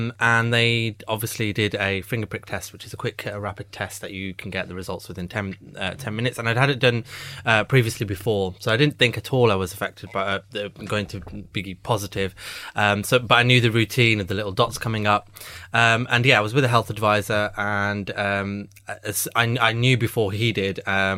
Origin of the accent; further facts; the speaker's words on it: United Kingdom; So just going back, I'm actually British South Asian, so it's a mix of Pakistani and Indian, Kenyan, mixed heritage in there.